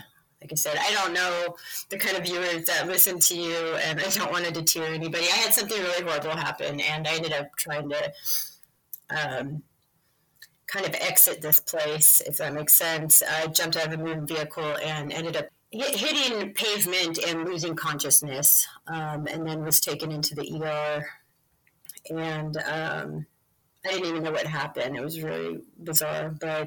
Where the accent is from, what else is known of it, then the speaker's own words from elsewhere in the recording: Miami, Arizona, United States; born there; so I was born in Miami, Arizona, which was, if you're familiar with Travis Walton, it was an hour away from where all his experiences happened